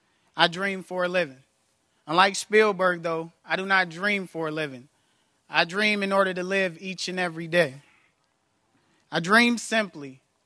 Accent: Elkhart, Indiana, United States; as you may know, I'm from Elkhart, Indiana.

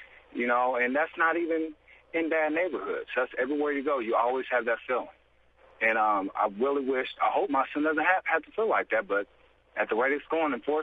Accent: Indianapolis, Indiana, United States; me as a black man, I'm 28 from Indianapolis

